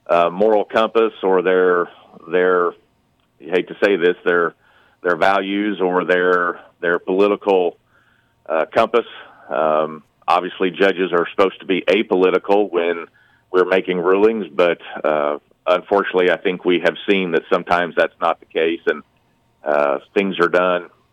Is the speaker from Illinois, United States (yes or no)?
yes; Anna, Illinois, United States; Well, I grew up here in Anna, went to Anna Jonesboro High School.